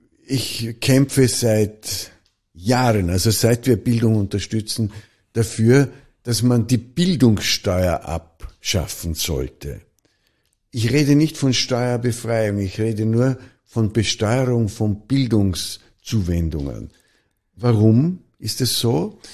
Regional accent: Nüziders, Vorarlberg, Austria; habe bei der Blasmusik in Vorarlberg, in einem Dorf in Nützidas, wo ich aufgewachsen bin, gespielt.

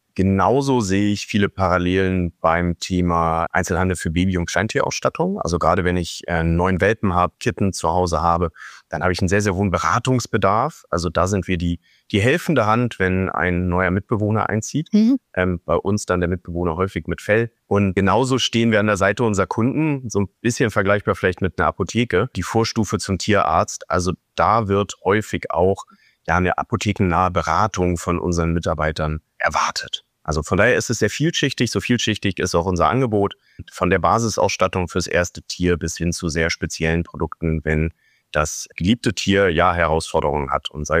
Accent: Hamburg, Germany; born there; als geborener Hamburger

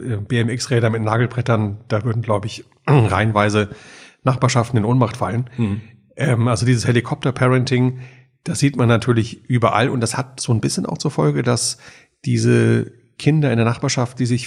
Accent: Eifel, Germany; In der Eifel, in der schönen Eifel.

